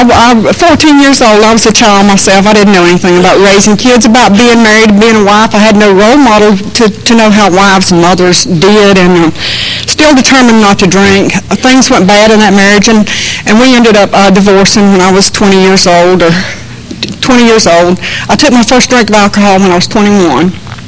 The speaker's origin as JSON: {"language": "English", "town": "Belmont", "region": "North Carolina", "country": "United States", "tie": "born there", "said": "So I was born in Belmont. That's on the eastern end of the county. And Belmont, Gaston County is a textile county."}